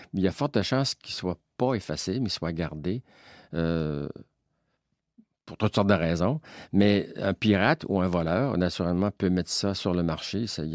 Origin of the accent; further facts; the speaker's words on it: Quebec, Canada; je suis un Québécois.